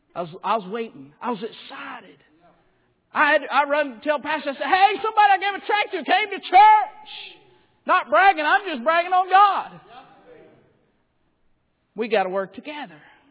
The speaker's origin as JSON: {"language": "English", "region": "Alabama", "country": "United States", "said": "pastor was from Texas. I was from Alabama, Florida side of the world. I was different."}